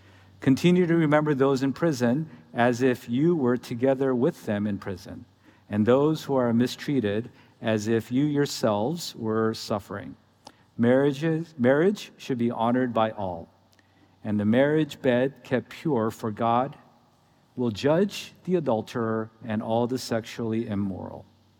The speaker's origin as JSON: {"language": "English", "town": "Pittsburgh", "region": "Pennsylvania", "country": "United States", "tie": "born or raised there", "also_born_or_lived": "State College", "said": "I was born in Pennsylvania. My parents met when they were getting their PhDs at Penn State. And so I was born at Penn State. And then by age seven, we moved to Pittsburgh."}